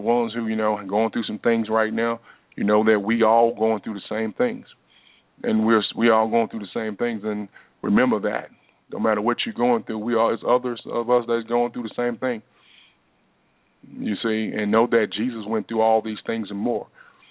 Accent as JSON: {"language": "English", "region": "Texas", "country": "United States", "said": "Hope I ain't sound too country, but you know I am from Texas."}